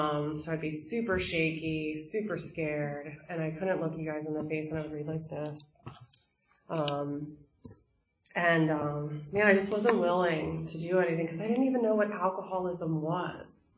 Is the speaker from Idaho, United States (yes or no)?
no; Maryland, United States; so I'm from Maryland.